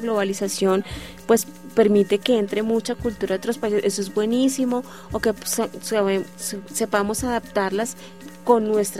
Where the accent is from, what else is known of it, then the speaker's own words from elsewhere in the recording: Colombia; que nosotros aprendamos a identificarnos como colombianos